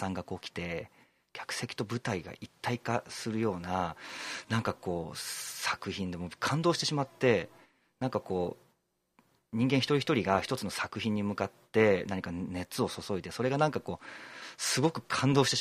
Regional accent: Kyoto, Japan; 本当に太秦近辺に実家もありまして、はい、子供の時からやっぱりその映画の街の中で

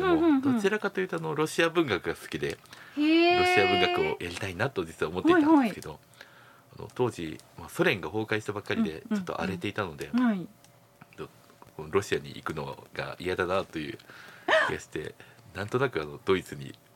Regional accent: Nara, Japan; also born or lived in Nagaoka; そうですね、ずっと奈良。

